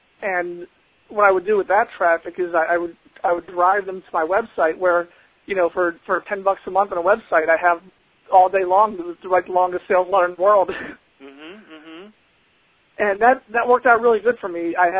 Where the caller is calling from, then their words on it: Tampa, Florida, United States; Today I'm in Tampa, Florida.